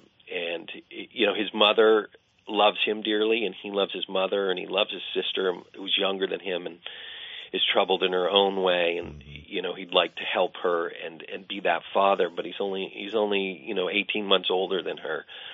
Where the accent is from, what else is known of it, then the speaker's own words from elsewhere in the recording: Shelburne, Vermont, United States; It's loosely inspired by, you know, I grew up in Shelburne.